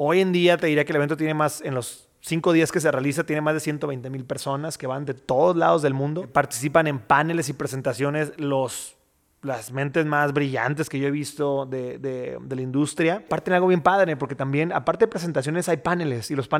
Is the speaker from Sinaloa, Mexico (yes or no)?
yes; Mazatlán, Sinaloa, Mexico; nació en Mazatlán, en Sinaloa. Soy sinaloense.